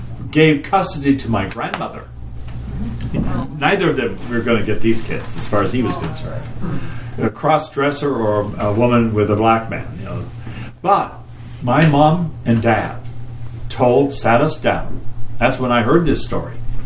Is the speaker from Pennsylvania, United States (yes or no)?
no; Spokane, Washington, United States; When I was growing up in Spokane